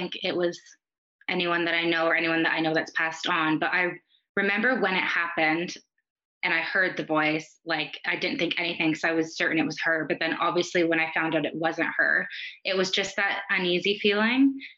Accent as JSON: {"language": "English", "country": "Canada", "tie": "born or raised there", "said": "I grew up in Canada."}